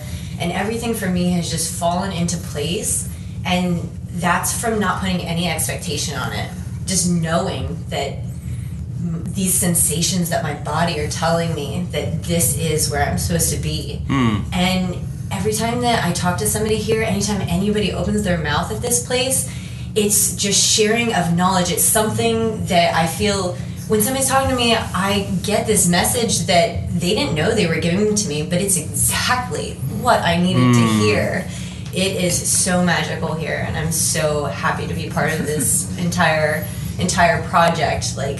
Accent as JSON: {"language": "English", "region": "Pennsylvania", "country": "United States", "said": "I'm from Pennsylvania, about an hour north of Philadelphia."}